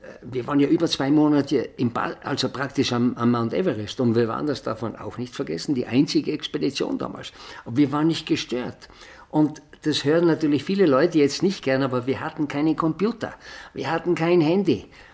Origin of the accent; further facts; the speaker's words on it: Tyrol, Austria; das ist auch schon hier im Zillertal gewesen, wo ich aufgewachsen bin